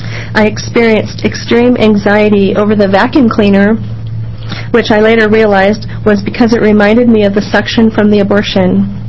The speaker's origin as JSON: {"language": "English", "region": "Oregon", "country": "United States", "said": "I'm from Almsville in Oregon."}